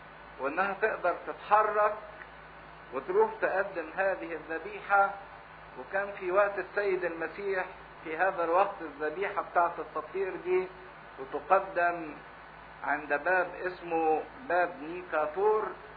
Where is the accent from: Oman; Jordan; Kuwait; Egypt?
Egypt; الكلمة دي موجودة عندنا كمصريين